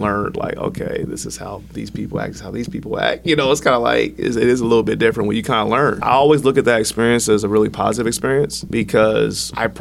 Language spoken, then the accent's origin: English; Portland, Oregon, United States; I grew up in Northeast Portland, so I grew up a PPS kid. I went to Boise Elliott, Vernon Elementary, all those.